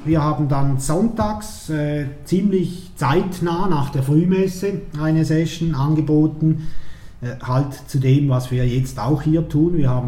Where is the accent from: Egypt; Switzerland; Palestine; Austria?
Switzerland; St. Gallen; born there; now in Andelfingen, Switzerland; Geboren bin ich in St. Gallen, das ist in der Nähe vom Bodensee, und wohne zwischen Winterthur und Schaffhausen, oder einfach gesagt in der Nähe von Zürich, das nennt sich Andelfingen.